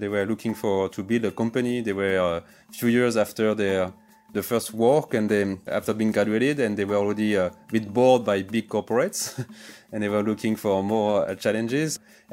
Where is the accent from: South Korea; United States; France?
France; French Alps; English is a second language; I've been really passionate by nature since I am a very little boy. I grew up in the French Alps, in the mountains, in the lakes